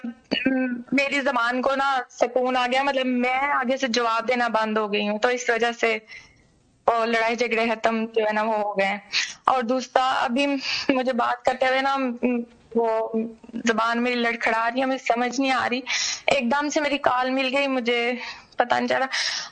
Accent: Punjab, Pakistan; نہیں نہیں میں پنجاب سے ہوں.

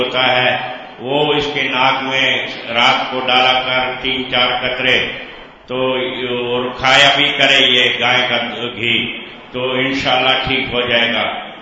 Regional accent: Bannu, Khyber Pakhtunkhwa, Pakistan; میں بنو سے آیا ہوں

